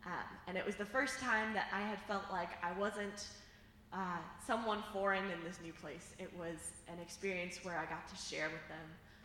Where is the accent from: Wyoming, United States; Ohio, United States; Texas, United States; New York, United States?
Ohio, United States; Okay, so I am from Ohio.